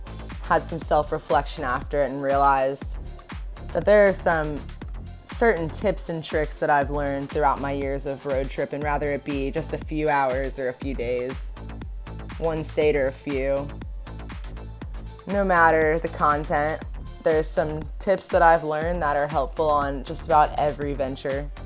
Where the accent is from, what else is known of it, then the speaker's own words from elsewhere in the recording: Daytona Beach, Florida, United States; 24-year-old recent grad student, and just moved back to my hometown of Daytona Beach, Florida.